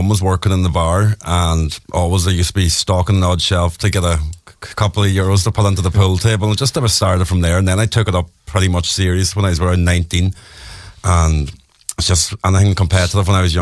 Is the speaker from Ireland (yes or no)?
yes; Ireland; finishing the season as Irish number one would be the icing on the cake for a great start to the year.